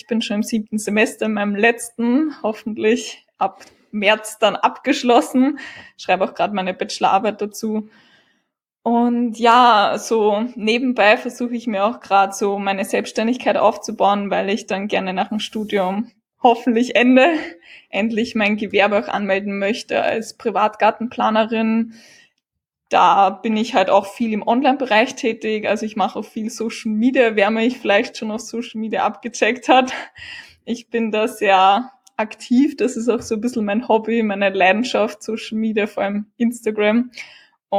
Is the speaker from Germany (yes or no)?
no; Lower Austria, Austria; Ich komme aus eben Österreich, aus dem schönen Niederösterreich. Und bei uns in Österreich ist ja die Ausbildung da ein bisschen anders.